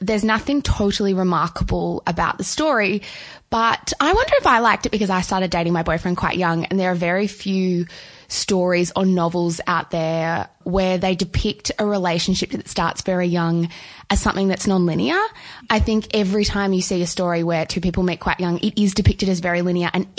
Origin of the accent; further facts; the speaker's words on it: Melbourne, Victoria, Australia; because we're both from Melbourne